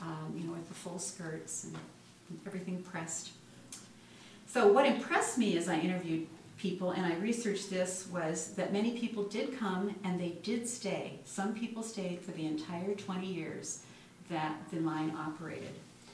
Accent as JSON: {"language": "English", "town": "Tacoma", "region": "Washington", "country": "United States", "tie": "born or raised there", "said": "when I grew up in Tacoma, and we did not have a Frederick and Nelson, and we didn't even have a Nordstrom in those days."}